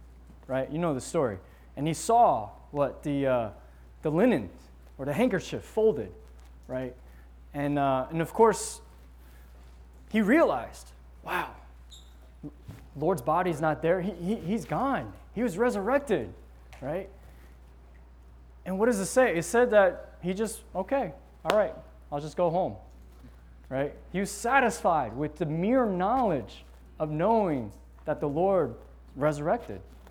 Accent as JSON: {"language": "English", "country": "Taiwan", "tie": "born there", "second_language": "English", "moved": "yes", "said": "I wasn't born in this country, and so I was born in Taiwan."}